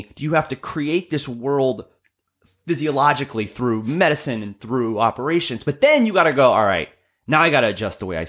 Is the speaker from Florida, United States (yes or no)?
no; Hawaii, United States; I'm Hawaiian, I'm half Hawaiian, and my family is indigenous Hawaiians, and they speak Pidgin, and Pidgin similar to Creole, where they throw in Hawaiian words with English words.